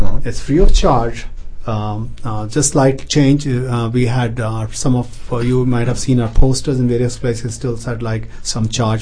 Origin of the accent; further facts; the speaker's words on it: India; moved away as an adult; I grew up in India for the first 30 years and I came here